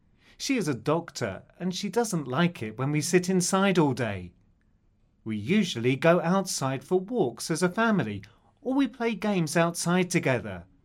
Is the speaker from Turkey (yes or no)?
yes; Turkey; now in Canada; I'm from Turkey, but I live in Canada now.